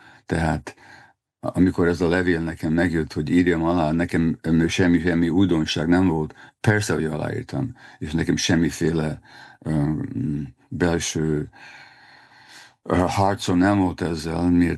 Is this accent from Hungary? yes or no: yes; Budapest, Hungary; még a fiatalkoromban, a gyerekkoromban, tehát Budapesten is tapasztaltam antiszemitizmust iskolába például.